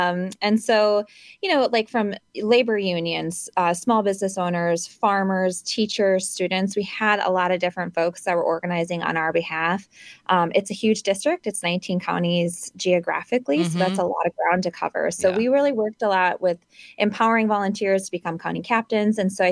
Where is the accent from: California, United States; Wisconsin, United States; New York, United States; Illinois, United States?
Wisconsin, United States; Eau Claire; So I'm a dairy farmer's daughter. I grew up over here in the Eau Claire area on a registered Holstein farm.